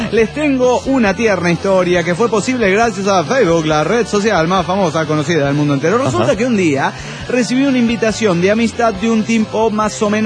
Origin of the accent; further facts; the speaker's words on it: Peru; now in United States; cuando recién llegué a este país, a Estados Unidos de Norteamérica, yo vengo desde el Perú